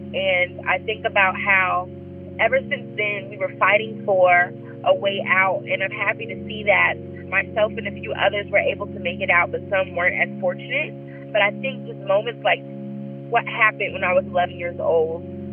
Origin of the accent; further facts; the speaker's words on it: Stone Mountain, Georgia, United States; So growing up in Stone Mountain, Georgia specifically, a lot of people that I knew were turning to, like, gun violence is the answer or, like, violence.